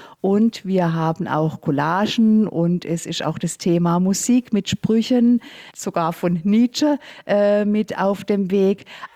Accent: Baden-Württemberg, Germany; Und zwar bin ich hier in der Gegend aufgewachsen und Sasbachwalden war immer wieder so ein Anlaufpunkt für mich

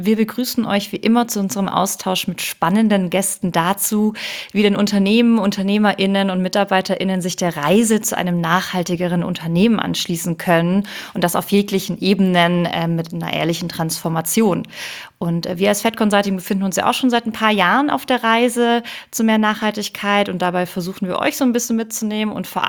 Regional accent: Ulm, Baden-Württemberg, Germany; ich komme hier aus Ulm und am Wochenende sehe ich meine Familie.

